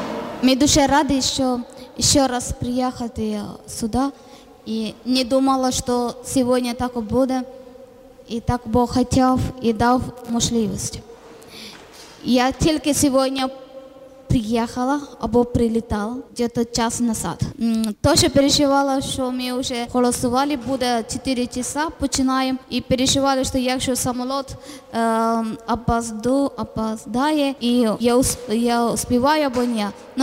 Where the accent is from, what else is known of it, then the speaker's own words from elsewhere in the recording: Zakarpattia Oblast, Ukraine; Ми із Закарпаття, і так скажу, що міш-маш. Значить, український, по-русски і разом.